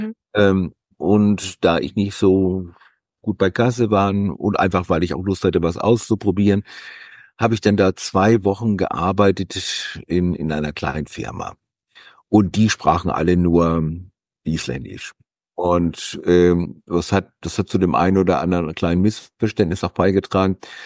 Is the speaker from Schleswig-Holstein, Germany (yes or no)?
yes; Schleswig-Holstein, Germany; Ich komme aus Schleswig-Holstein.